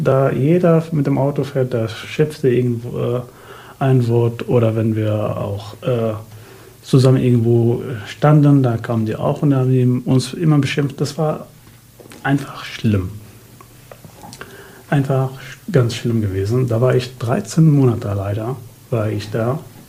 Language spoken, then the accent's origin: German; Syria; German is a second language; now in Germany; Ja, und in Deutschland sind wir zur Polizei gegangen. Und da haben wir gesagt, sind wir Syrer.